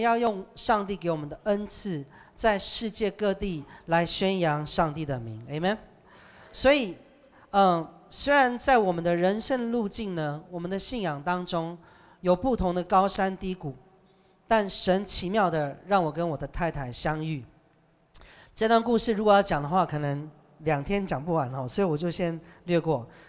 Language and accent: Chinese; Taipei, Taiwan; 我们是生长在不同的城市，他是宜兰人，我是台北人，但我们都是原住民。那小时候呢，我们都是在基督教的家庭当中长大的。